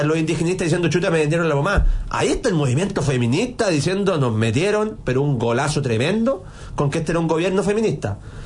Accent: Chile; quien paga los platos rotos somos nosotros, los chilenos

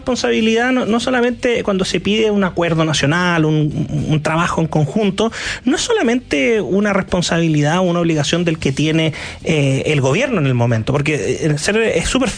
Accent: Chile; si se supone que somos todos chilenos

